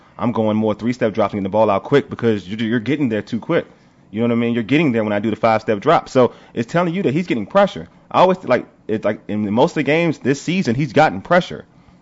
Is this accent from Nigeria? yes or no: yes; Nigeria; It's annoying to me, you know, being a Nigerian individual.